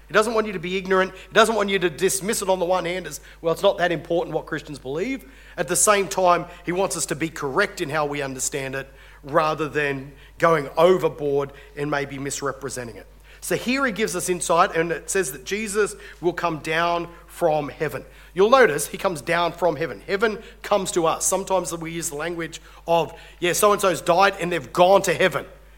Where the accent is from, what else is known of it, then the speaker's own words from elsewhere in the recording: Lithgow, New South Wales, Australia; also born or lived in Lake Macquarie; in Lithgow, where I grew up part of my childhood, my dad was a copper growing up, so I was born on Lake Macquarie, my sister was born in Gilgandra